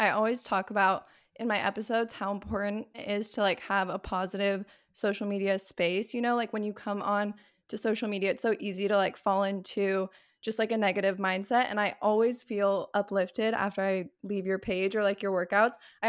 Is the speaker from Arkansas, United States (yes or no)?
no; Arizona, United States; which if you guys are new to my podcast, I'm actually from Arizona.